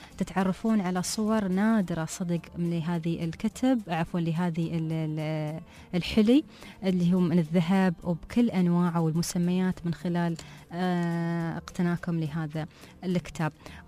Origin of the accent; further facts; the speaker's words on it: United Arab Emirates; عندنا في الإمارات